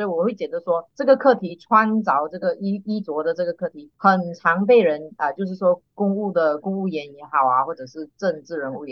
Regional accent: Sarawak, Malaysia; 所以我以一个刚才我讲的，就是以一个沙拉越人来评估的话

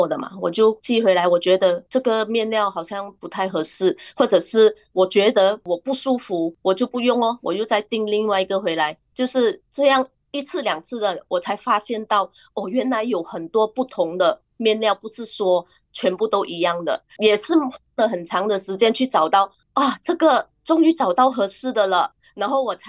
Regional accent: Peninsular Malaysia, Malaysia; now in East Malaysia, Malaysia; 因为我是从西马加过来这里东马

